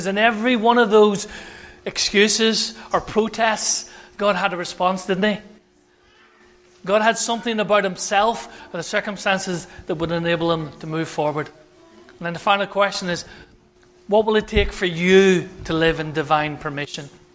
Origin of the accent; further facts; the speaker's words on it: Ireland; So I'm Irish, so I can talk.